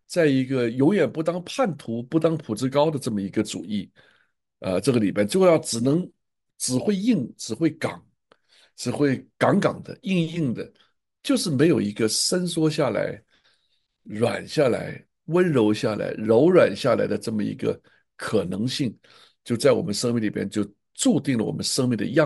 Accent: China; 这就是我们国人，我们中国人这几千年来的所有的民族素养、民族心态呀。那我也在这个环境中长大嘛

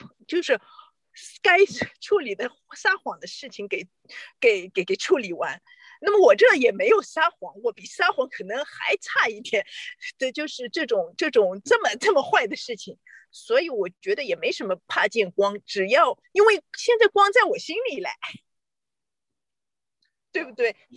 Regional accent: China; 他说我能说中文，我是中国人

